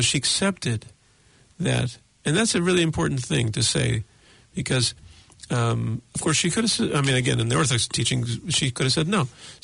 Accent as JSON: {"language": "English", "country": "United States", "tie": "born or raised there", "said": "I was raised in America of Greek background."}